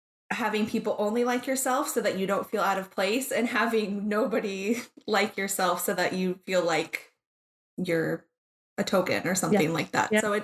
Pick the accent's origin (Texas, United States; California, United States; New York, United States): California, United States; So I grew up in the Bay Area.